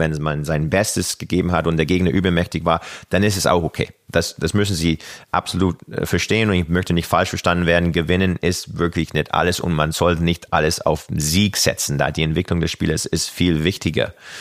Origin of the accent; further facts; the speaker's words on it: Kamloops, British Columbia, Canada; Ich bin in Kamloops aufgewachsen und die nächste Stadt war fast 2 Stunden entfernt.